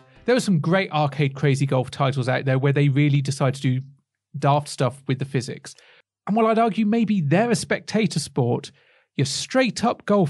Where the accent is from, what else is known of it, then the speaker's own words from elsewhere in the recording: West Midlands, United Kingdom; I have a weird kind of accent that doesn't belie the fact that I come from the West Midlands.